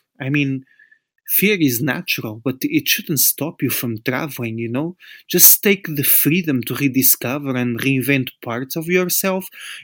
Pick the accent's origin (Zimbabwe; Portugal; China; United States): Portugal; English is a second language; back in 2008, I was working as a teacher in my home country in Portugal